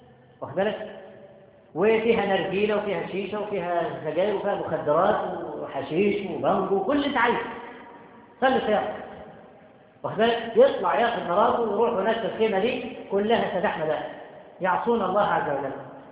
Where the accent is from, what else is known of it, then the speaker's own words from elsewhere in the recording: Cairo, Cairo Governorate, Egypt; عندنا في القاهرة والمدن الكبرى